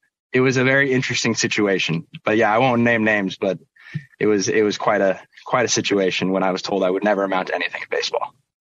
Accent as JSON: {"language": "English", "town": "Portland", "region": "Oregon", "country": "United States", "tie": "born there", "also_born_or_lived": "Seattle", "said": "So I was born in Portland. We actually moved up to Seattle for a year."}